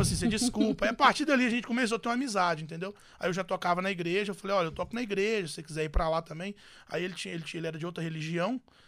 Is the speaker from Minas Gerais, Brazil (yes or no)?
yes; Periquito, Minas Gerais, Brazil; Nossa, a cidade chama Periquito, Periquito. Minas Gerais.